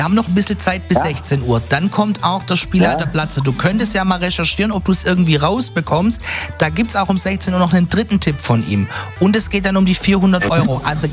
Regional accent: Schwäbisch Gmünd, Baden-Württemberg, Germany; ich bin ja Gmünder, gell? Also ich komme aus Gmünd.

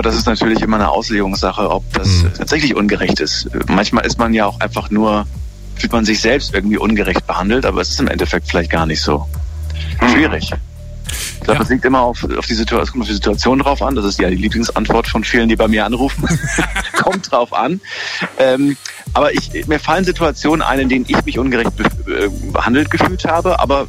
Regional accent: Frankfurt, Hesse, Germany; Ja, ich bin ja aus Frankfurt.

